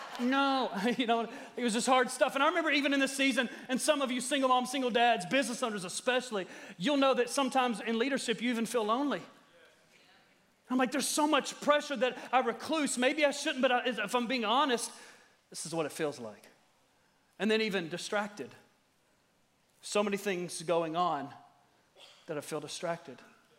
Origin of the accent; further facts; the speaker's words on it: the South, United States; I know some of y'all don't believe in whippings. I grew up in the South.